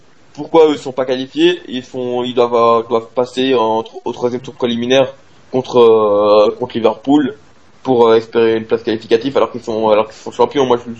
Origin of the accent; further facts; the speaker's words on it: Switzerland; mais moi, je suis quand même heureux, en tant que Suisse